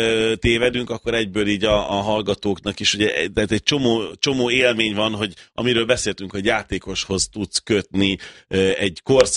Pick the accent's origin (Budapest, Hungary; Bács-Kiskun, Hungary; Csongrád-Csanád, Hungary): Budapest, Hungary; born there; Újpest, ott születtem, ott játszottam, ott tanultam, azt hiszem ezt nem kell magyarázni.